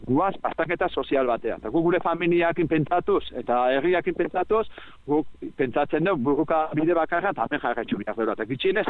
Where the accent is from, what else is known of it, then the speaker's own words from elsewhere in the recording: Mutriku, Basque Country, Spain; nire herriko mutriguko jendia